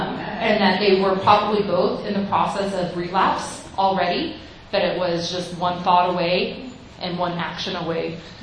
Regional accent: Bakersfield, California, United States; from Bakersfield, compulsive overeater.

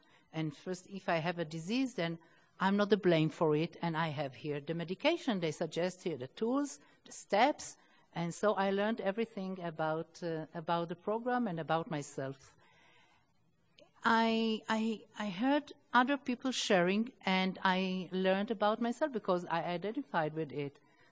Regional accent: Israel; English is a second language; I'm compulsive overeater from Israel, Region 9.

